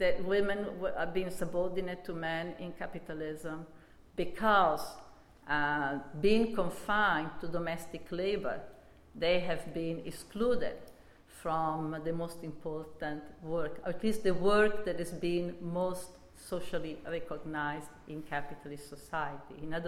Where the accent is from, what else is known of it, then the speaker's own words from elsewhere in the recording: Italy; I come from Italy, and I believe that women of my generation in Italy also had something of a different experience